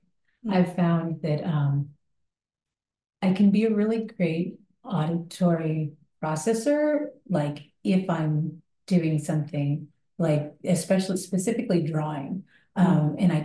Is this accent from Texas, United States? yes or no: yes; Texas, United States; My grandmother was the director of Art and History Museum. As I was growing up in Texas.